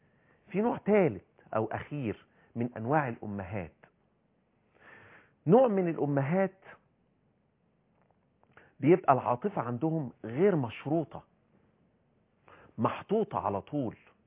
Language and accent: Arabic; Upper Egypt, Egypt; إحنا من أهل الصعيد وبالتالي لازم نشد